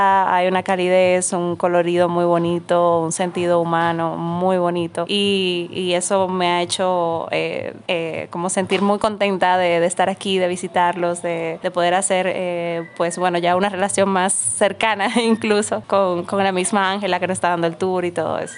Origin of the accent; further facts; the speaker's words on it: Dominican Republic; vengo de República Dominicana, como ya escucharon.